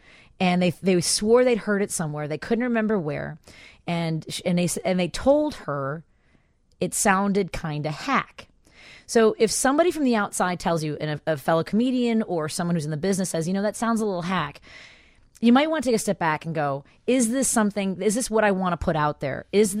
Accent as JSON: {"language": "English", "town": "Chicago", "region": "Illinois", "country": "United States", "tie": "born or raised there", "said": "I'm Irish and Mexican. I talk about my growing up in Chicago and my neighborhood."}